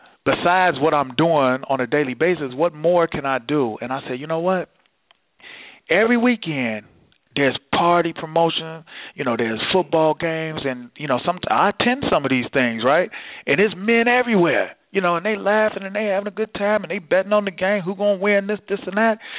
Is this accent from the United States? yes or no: yes; University Park, United States; I grew up with your cousin, Ray Griggs. We grew up together in University Park.